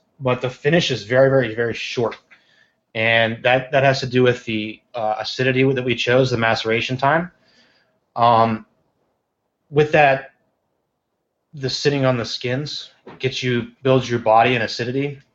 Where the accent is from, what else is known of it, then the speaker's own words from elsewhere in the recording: Ohio, United States; it's like calling me a Californian when I'm from Ohio.